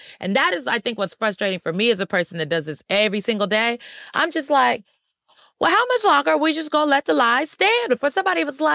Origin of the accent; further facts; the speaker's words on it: Omaha, Nebraska, United States; I grew up in North Omaha, Nebraska. My mother still lives there.